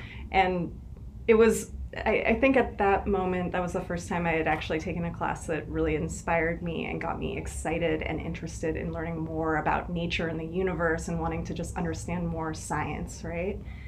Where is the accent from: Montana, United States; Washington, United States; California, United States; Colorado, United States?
Washington, United States; Seattle; I grew up in Seattle. I got my PhD in Boston in chemistry.